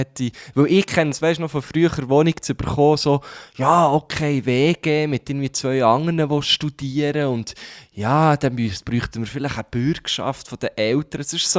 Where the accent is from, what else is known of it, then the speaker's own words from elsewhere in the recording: Thun, Bern, Switzerland; Ich habe vorher in grösseren Städten gelebt. Klar, ich liebe Thun, bin da aufgewachsen, ist meine Heimatstadt und so.